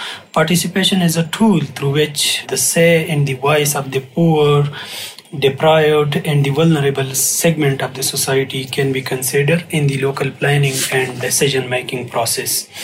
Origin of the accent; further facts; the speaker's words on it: Pakistan; English is a second language; from Pakistan and working as a DRR and CBDRM practitioners.